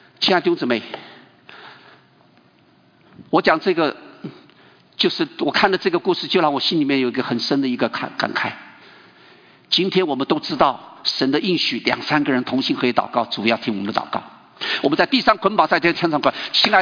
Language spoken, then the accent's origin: Chinese; China; 韩国人很简单啊，不像我们中国人还要什么三菜一汤啊